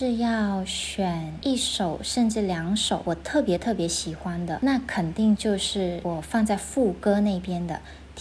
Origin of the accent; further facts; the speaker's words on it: Kuala Lumpur, Malaysia; 因为我就没见过什么大世面，就是土生土长，就是 KL 长大的，就没见过那种很壮观的